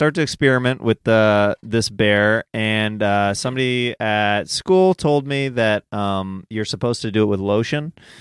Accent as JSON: {"language": "English", "town": "Kansas City", "region": "Kansas", "country": "United States", "said": "I'm from Kansas."}